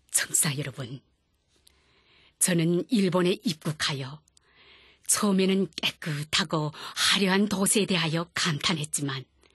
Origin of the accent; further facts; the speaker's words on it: North Korea; now in Japan; 제가 북조선에서 왔다는 것을 알게 된 사람들 가운데는